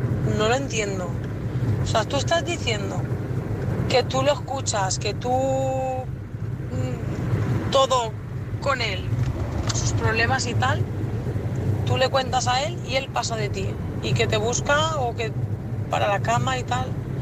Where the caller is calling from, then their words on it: Valencia, Valencian Community, Spain; de Valencia